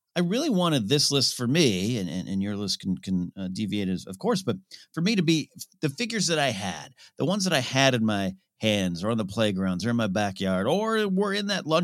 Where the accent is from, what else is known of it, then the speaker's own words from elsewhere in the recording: Orange, California, United States; But there was an incident in my hometown where I was born, the city of Orange, California.